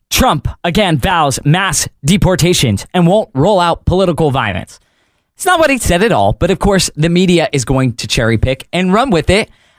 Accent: Pennsylvania, United States; Pennsylvania, it's a nail biter. He's up 1 point. That's my home state.

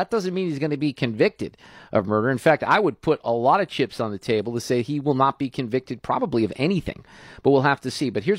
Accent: Chicago, Illinois, United States; moved away; I was a Dodgers fan when I was a kid growing up in Chicago, and my family is back up there now.

